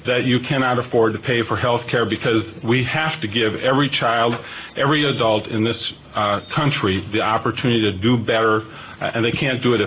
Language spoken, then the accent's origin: English; Hopkins, Minnesota, United States; I'm a state senator. I represent Hopkins and St. Louis Park. I grew up just outside Hopkins, and after law school moved back to Minneapolis to St. Louis Park